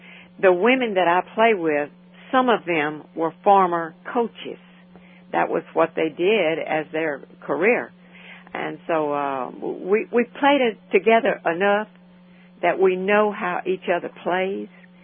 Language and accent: English; Louisiana, United States; We seldom ever play in Louisiana. I'm from Louisiana, as you can guess, I'm sure, by my accent.